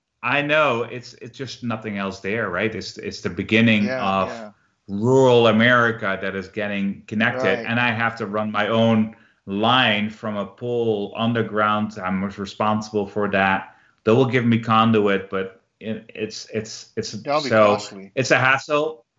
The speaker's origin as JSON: {"language": "English", "town": "Eindhoven", "region": "North Brabant", "country": "Netherlands", "tie": "born or raised there", "second_language": "English", "said": "TomTom was in the Netherlands in Eindhoven in my hometown."}